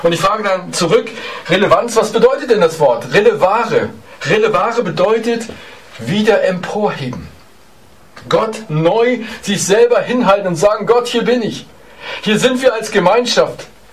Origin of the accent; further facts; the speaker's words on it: Elmshorn, Schleswig-Holstein, Germany; Ich denke an eine sehr verrückte Szene zurück in meiner Heimatstadt Elmshorn.